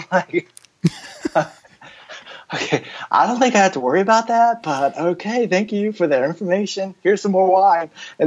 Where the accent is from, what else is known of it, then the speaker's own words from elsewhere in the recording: the South, United States; and I'm from the South, so I'm gonna slaughter names